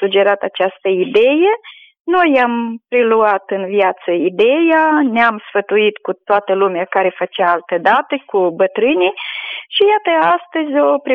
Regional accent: Palanca, Călărași District, Moldova; noi suntem din Palanca Călăraș.

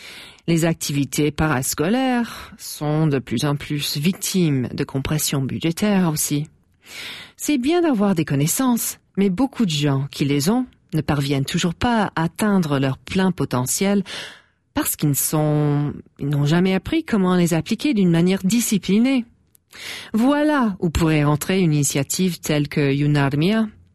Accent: Coquitlam, British Columbia, Canada; French is a second language; ma ville natale canadienne, la ville de Coquitlam, une banlieue près de Vancouver en Colombie-Britannique. Lors des années 80, c'était agréable, poli, calme, respectueuse.

